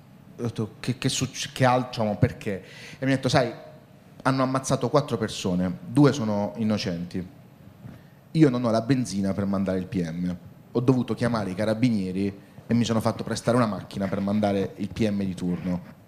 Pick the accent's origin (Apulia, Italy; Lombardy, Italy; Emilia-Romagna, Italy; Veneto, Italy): Apulia, Italy; perché io sono pugliese e da un po' di tempo mi occupavo della mafia foggiana